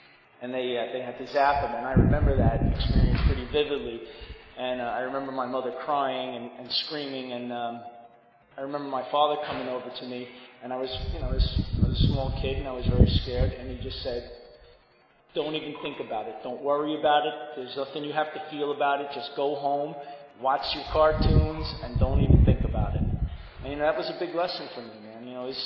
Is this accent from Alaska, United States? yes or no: no; Queens, New York, United States; I grew up in Queens, New York, and like I said, I was the youngest, so all my brothers and one of my sisters, we sat on the stoops in the neighborhood